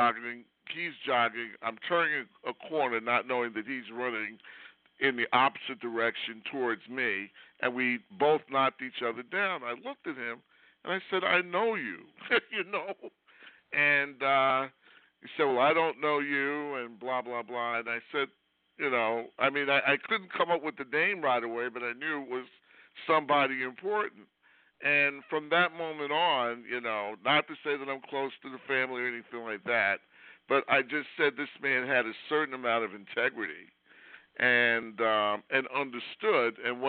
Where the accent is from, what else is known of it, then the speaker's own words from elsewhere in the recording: Brooklyn, New York, United States; I grew up in Brooklyn. We didn't run across movie stars, you know, every day walking the street.